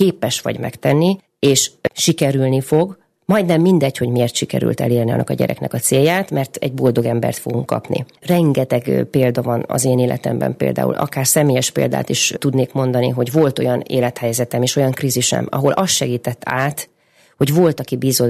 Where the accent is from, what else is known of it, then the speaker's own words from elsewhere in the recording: Békés, Hungary; én ugye Békés megyei vagyok